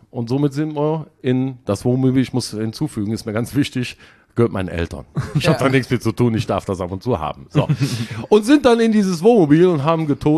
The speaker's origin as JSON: {"language": "German", "town": "Erkelenz", "region": "North Rhine-Westphalia", "country": "Germany", "said": "Stimmt, ich komme aus Erkelenz. Also um euch mal irgendwie zu sagen, wo es so ungefähr liegt, zwischen Düsseldorf, Aachen und Köln. Oder 20 Kilometer von München-Gladbach."}